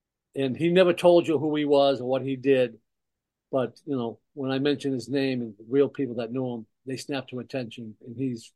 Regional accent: Worcester, Massachusetts, United States; and I'm from Worcester, so I know this neighborhood, the neighborhood.

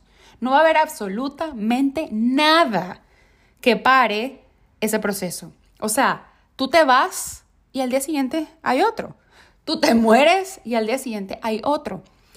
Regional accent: Venezuela; moved away; ni siquiera fue que cuando salí de Venezuela

